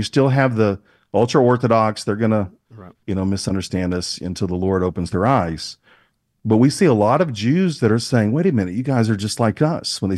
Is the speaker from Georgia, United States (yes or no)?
no; Alabama, United States; I can still shoot straight. I grew up in Alabama.